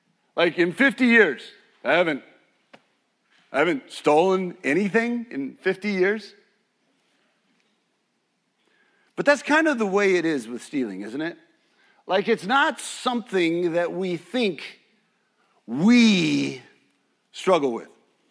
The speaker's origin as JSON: {"language": "English", "country": "Mexico", "tie": "born or raised there", "said": "It's growing up in Mexico, so pesos were the thing."}